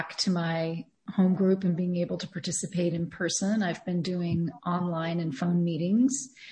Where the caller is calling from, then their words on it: Berlin, Germany; I'm calling you from Berlin.